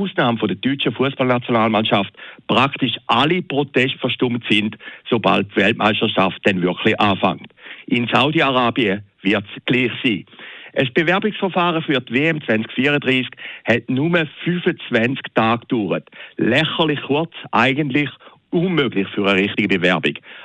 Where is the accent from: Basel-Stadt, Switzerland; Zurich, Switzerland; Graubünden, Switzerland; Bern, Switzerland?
Zurich, Switzerland; Und als Zürcher fragt man sich, was spielt denn Zürich, wo immerhin noch FIFA-Weltsitz ist